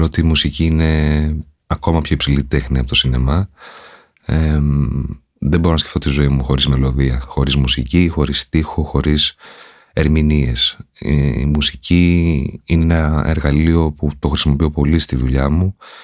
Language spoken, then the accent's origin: Greek; Lemnos, North Aegean, Greece; μια πολύ μεγάλη παραλία στο νησί μου, στη Λίμνο, το Κέρος.